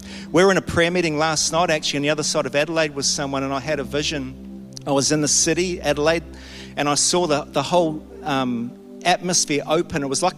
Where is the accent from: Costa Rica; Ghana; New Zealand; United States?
New Zealand; I'm from New Zealand.